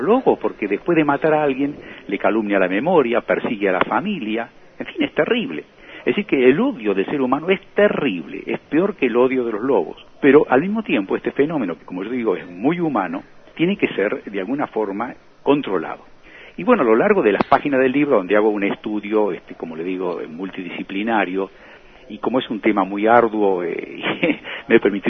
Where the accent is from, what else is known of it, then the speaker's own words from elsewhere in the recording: Argentina; Y yo, como argentino, que soy hijo de extranjeros que vinieron a este país y que aquí mis padres tuvieron que aprender el español